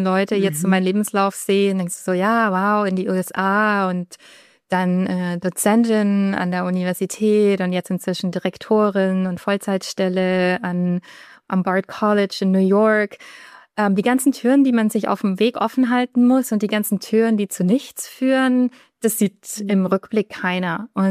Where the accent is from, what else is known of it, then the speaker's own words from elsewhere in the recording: Germany; ich bin Deutsche, ich bin Germanistin